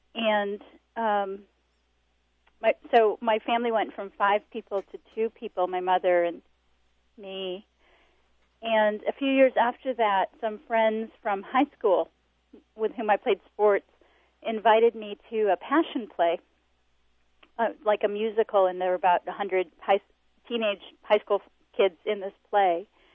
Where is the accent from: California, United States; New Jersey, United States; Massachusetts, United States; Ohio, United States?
Ohio, United States; I'm from Ohio. I am the daughter of a professor at Ohio State